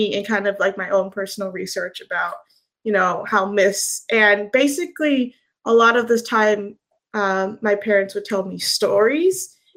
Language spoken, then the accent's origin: English; United States; I'm from America, so I just do a lot of reading for